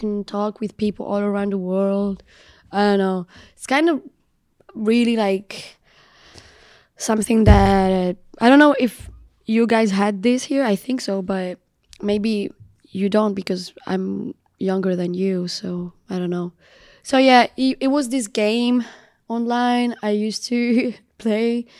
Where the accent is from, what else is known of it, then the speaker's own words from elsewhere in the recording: Spain; also born or lived in Tangier, Morocco; I was born in Morocco, Tanja, Charbendiben. And then with my family, we immigrated to Spain when I was really, really young.